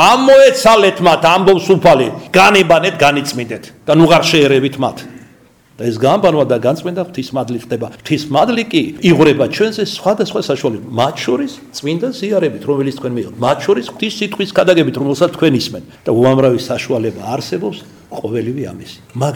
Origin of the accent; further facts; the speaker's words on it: Kartli, Georgia; ქართლელი ვარ მე, ჩვენ სოფელში ასე ამკობდნენ ამ პირუტყვს.